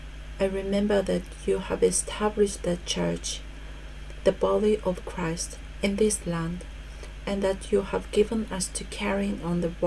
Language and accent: English; Niigata, Japan; My hometown is where the Chuet earthquake occurred in 2004, and my parents' house was also affected, damaged. The snow still piled up to about 2 meters. We have to live with snow for about 4 months